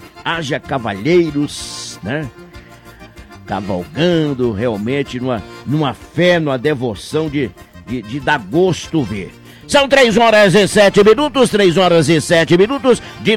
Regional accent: Formosa, Goiás, Brazil; hoje eu estou, né? Diretamente lá de Formosa, minha terra natal.

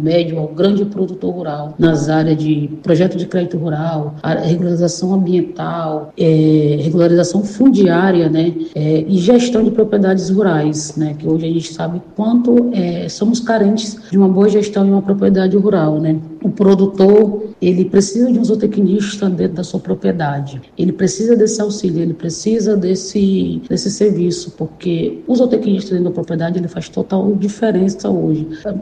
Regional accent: Sena Madureira, Acre, Brazil; sou nascida e criada aqui em Sena Madureira, né? Filho de Sena, né? Meus pais são daqui de Sena, toda a minha família, né?

